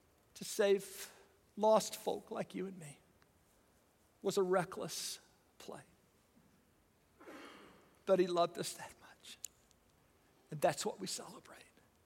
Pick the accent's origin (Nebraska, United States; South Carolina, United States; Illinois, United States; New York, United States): Illinois, United States; Growing up in Southern Illinois, if you could do two things at once, that made you amphibious.